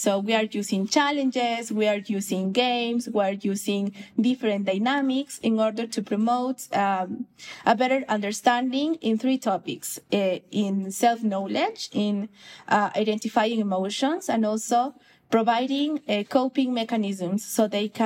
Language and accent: English; Quito, Pichincha, Ecuador; Yes, I grew up in Quito. I'm from Quito, the capital of Ecuador. I'm surrounded by amazing mountains.